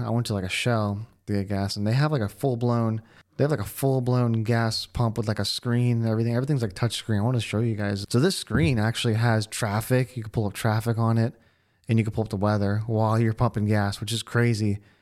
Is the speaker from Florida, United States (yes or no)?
yes; Orlando, Florida, United States; because I'm from Orlando